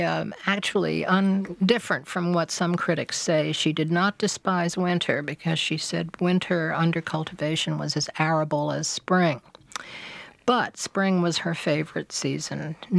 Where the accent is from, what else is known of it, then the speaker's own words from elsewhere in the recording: Manhattan, New York, United States; I would never have known because I grew up in Manhattan.